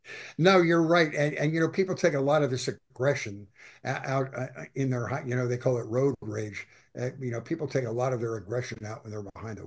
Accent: Philadelphia, Pennsylvania, United States; I came from Philadelphia, which is sort of New York adjacent.

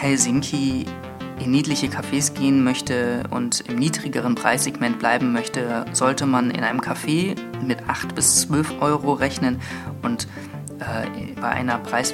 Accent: Berlin, Germany; wo ich mich als Berliner doch ganz wohl fühle.

